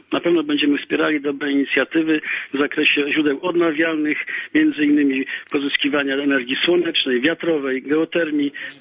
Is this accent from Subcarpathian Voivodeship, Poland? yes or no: no; Lębork, Pomeranian Voivodeship, Poland; Ja jestem przede wszystkim z Lęborka, mojego miasta